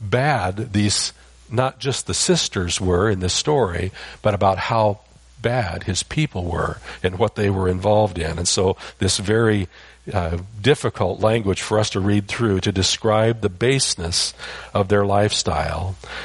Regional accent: San Jose, California, United States; also born or lived in Iowa; I grew up in San Jose, California. Most of you probably think I lived forever in Iowa because I talk about it all the time. But really, I was only there till I was about four. And then we moved to San Jose

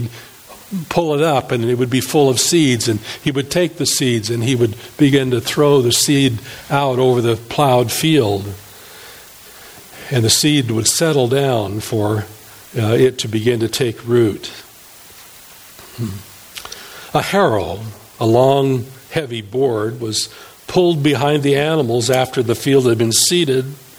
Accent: Iowa, United States; I'm from Iowa, excuse me.

